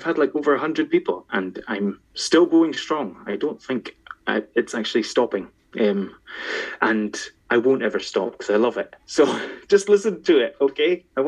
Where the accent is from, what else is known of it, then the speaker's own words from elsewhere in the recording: Isle of Skye, Scotland, United Kingdom; I'm from the Isle of Skye, which is like the middle of nowhere up in Scotland.